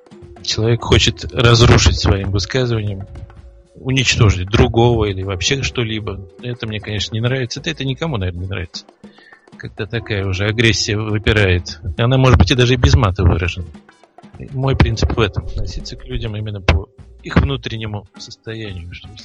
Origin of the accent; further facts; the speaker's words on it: Saint Petersburg, Russia; Ну, я из России, поэтому все российские команды это мои. И я из Санкт-Петербурга